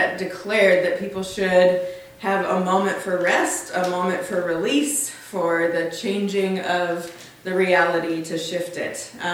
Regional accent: Tacoma, Washington, United States; I use she, her pronouns. I come from Tacoma, Washington

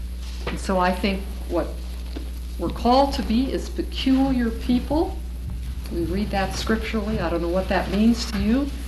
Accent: United States; I am simply 6% of the world's population as an American

